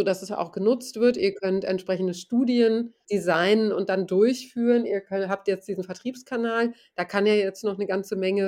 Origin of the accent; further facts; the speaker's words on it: Göttingen, Lower Saxony, Germany; ich komme aus Göttingen